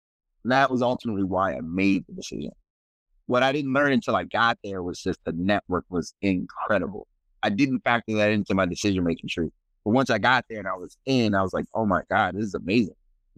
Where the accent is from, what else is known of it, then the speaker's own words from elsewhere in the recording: Miami, Florida, United States; So I grew up in Miami, Florida, actually.